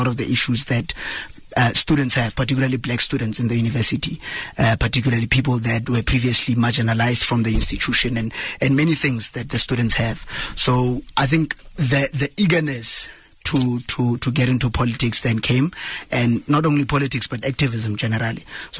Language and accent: English; Morokweng, North West, South Africa; so I'm from a deep rural area in the northwest province called Morokweng. I came to Wits in 2016.